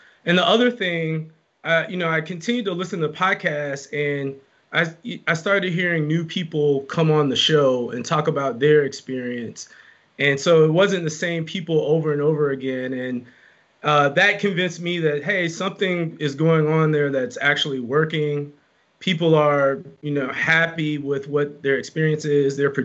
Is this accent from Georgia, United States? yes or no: yes; Georgia, United States; You know, I grew up in Georgia, and my mother would take me to the grocery store with her.